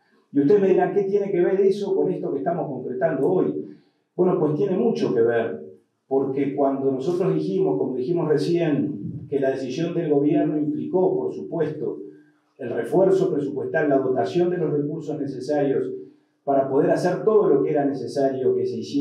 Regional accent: Uruguay; somos todos orientales, somos todos uruguayos

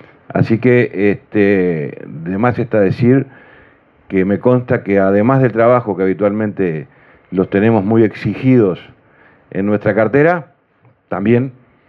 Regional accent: Uruguay; nos sentimos orgullosos, como, no como ministros, sino como uruguayos

